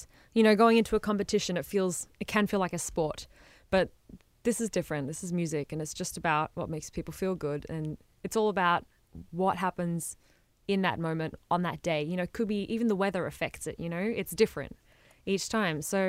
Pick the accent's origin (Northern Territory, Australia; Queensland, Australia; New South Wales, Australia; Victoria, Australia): Victoria, Australia; Melbourne; I'm from Melbourne, Australia, and I'm a jazz vocalist.